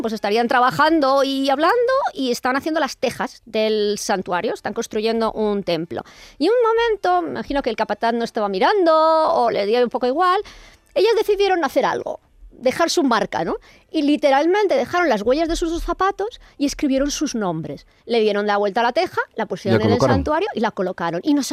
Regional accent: Basque Country, Spain; now in Seville, Spain; Yo soy del País Vasco, pero ya llevo ya muchísimos años.

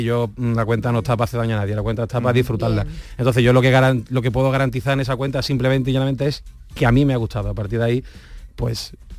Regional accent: Seville, Andalusia, Spain; Yo soy de Sevilla.

